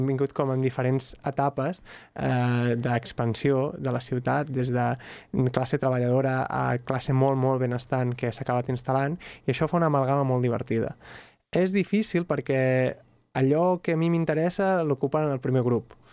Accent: Barcelona, Catalonia, Spain; now in Sant Cugat del Vallès, Spain; jo sóc fill de Barcelona i fill del meu barri, del Fortpienc, però em sento, aquest any que he viscut aquí, em començo a sentir santcugatenc

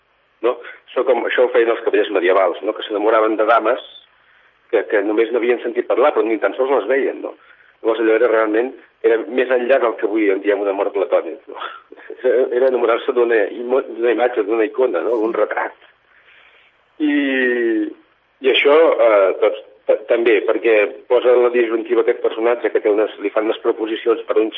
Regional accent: Vic, Catalonia, Spain; jo quan era petit i vivia a Vic, doncs m'acollia maternal, no? a la ciutat

